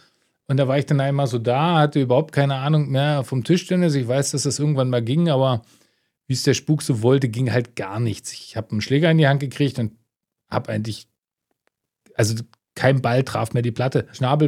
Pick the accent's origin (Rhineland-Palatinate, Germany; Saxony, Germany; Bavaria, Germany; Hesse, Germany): Saxony, Germany; Boxberg; Tatsächlich bin ich in Boxberg geboren. Also in Bad Muskau damals noch.